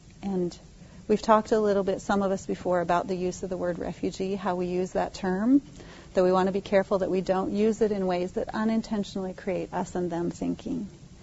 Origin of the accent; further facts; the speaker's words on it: Boise, Idaho, United States; hello, I'm from Boise, and they said, oh, okay, Boise, and people in rural Idaho are a little suspicious of Boise.